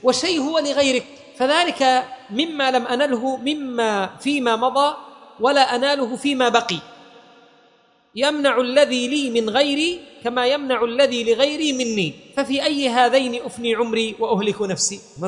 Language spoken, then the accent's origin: Arabic; Yemen; لو كان القات ثقافة، أي خلونا يخلوا القات هذا عندنا في اليمن، أي حاربونا عليه؟